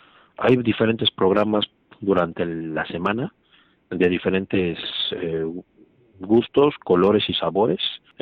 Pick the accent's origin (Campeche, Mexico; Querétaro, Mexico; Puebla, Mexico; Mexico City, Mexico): Mexico City, Mexico; now in United States; Pues yo, bueno, pues soy del DF, entonces en el DF es un caos.